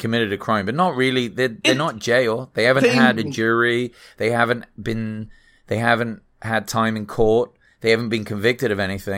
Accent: England, United Kingdom; I'm English. I can read English.

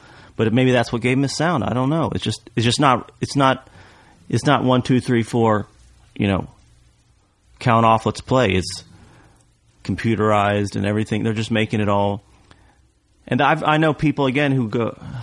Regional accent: Kentucky, United States; growing up in Kentucky, I mean … was, you know, he was … you know.

